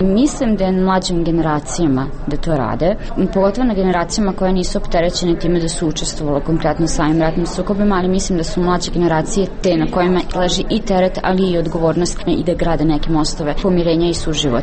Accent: Serbia; Meni koja dolazim iz Srbije, koja pratim vesti što se dešava, ipak ne živim ovdje

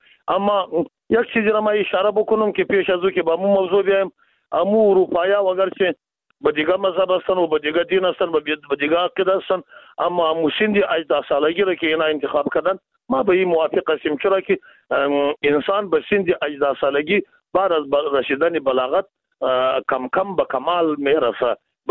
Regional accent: Afghanistan; ما و شما از افغانستان هستیم،

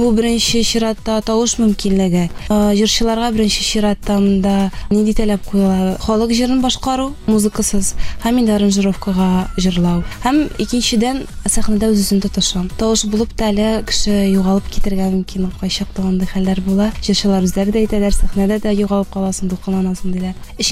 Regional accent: Almetyevsk, Tatarstan, Russia; born there; Әлмәт районы. Мин Әлмәттән үзем туыстым.

